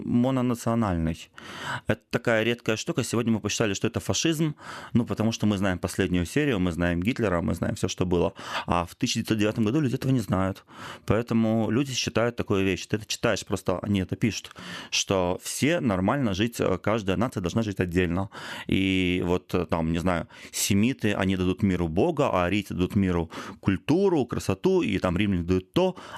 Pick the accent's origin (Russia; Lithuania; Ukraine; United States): Ukraine; Odesa, Odesa Oblast; born there; я родился в Одессе